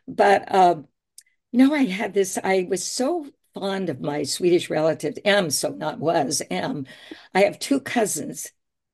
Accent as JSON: {"language": "English", "region": "California", "country": "United States", "tie": "born or raised there", "lives_now": "Oregon, United States", "said": "I grew up in California, but by this time we'd been living several years in Oregon."}